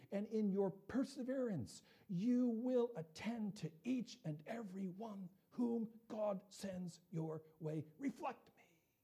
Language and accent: English; Wapakoneta, Ohio, United States; I'm originally from Wauppauk, Ohio, a small farming community.